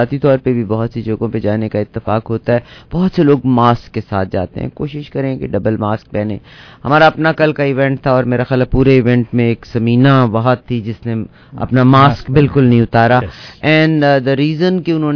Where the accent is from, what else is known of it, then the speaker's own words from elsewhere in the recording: Pakistan; My only affiliation is with Pakistan, that is my first لو. میں نے تعلیم وہاں سے حاصل کی, میرا بچپن وہاں پہ گزرا, میری تمام بچپن کی یادیں اس جگہ سے وابستہ ہیں